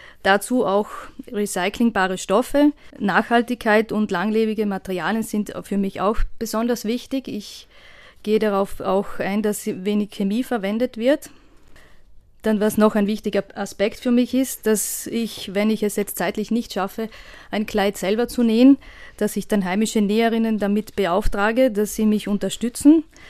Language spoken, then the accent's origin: German; Sand in Taufers, Trentino-Alto Adige, Italy; also born or lived in Bruneck; Also ich bin in Brunnich geboren und in Sand in Taufers aufgewachsen.